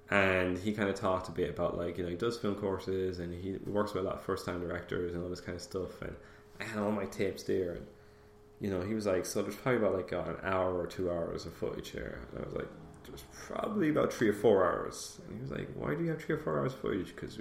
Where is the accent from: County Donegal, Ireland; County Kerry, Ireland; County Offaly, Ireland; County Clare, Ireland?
County Offaly, Ireland; I'm from Offaly, I'm trying to make films, this makes sense.